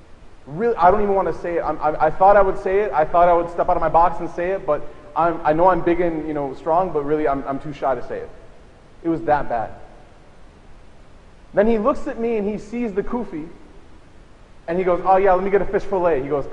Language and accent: English; Chicago, Illinois, United States; I grew up in Chicago, born and raised, as many of you know. And so part of being a Chicagoan, part of growing up in the Chicago landscape